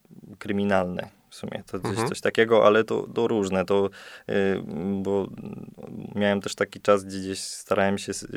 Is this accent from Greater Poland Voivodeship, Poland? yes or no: yes; Greater Poland Voivodeship, Poland; Pochodzę z parafii świętego Benedykta w Chlewie. Moja parafia jest już w województwie łódzkim, chociaż ja tak oryginalnie, moja wioska rodzinna jest jeszcze w Wielkopolsce. Tak na takim skraju województw wielkopolskiego i łódzkiego.